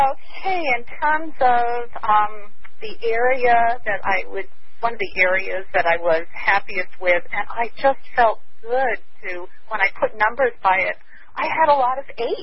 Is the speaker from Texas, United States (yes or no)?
no; California, United States; I'm from the Bay.